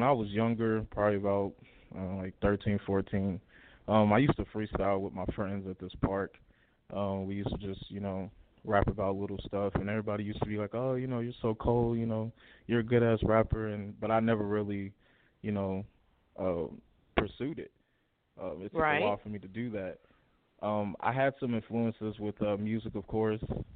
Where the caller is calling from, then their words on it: Evansville, Indiana, United States; I'm calling from Evansville, Indiana.